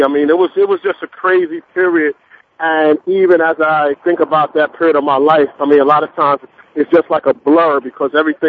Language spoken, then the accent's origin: English; Brooklyn, New York, United States; Yeah, I grew up in Brooklyn, New York. Come from a very stable background.